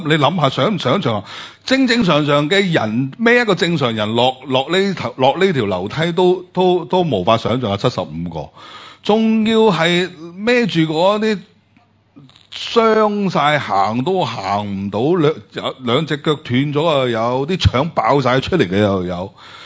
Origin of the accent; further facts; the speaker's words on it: China; 即是我们中国人的文武百官。